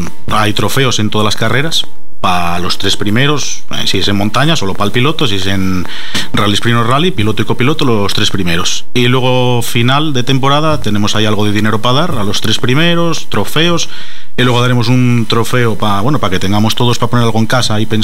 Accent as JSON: {"language": "Spanish", "region": "Asturias", "country": "Spain", "said": "de momento somos todos de aquí, de Asturias."}